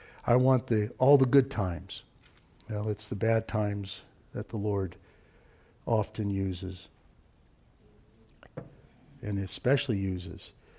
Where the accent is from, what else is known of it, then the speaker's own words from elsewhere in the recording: United States; I can't help but be grossly prejudiced because I'm an American. German and Irish, especially Irish descent, but I'm American.